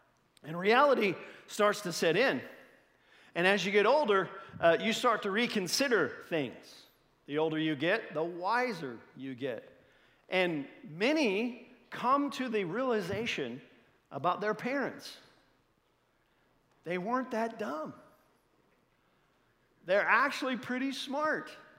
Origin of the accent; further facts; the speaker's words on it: Columbus, Indiana, United States; Springfield, Missouri is about a 7 or 8 hour drive from Columbus, Indiana, my hometown.